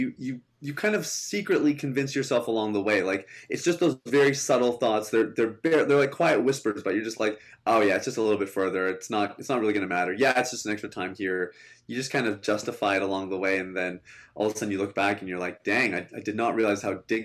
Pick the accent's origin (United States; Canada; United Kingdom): Canada; I grew up in Canada. I guess I'm like a first generation Canadian. Both of my parents immigrated. My dad is a pastor, and he's a third generation pastor.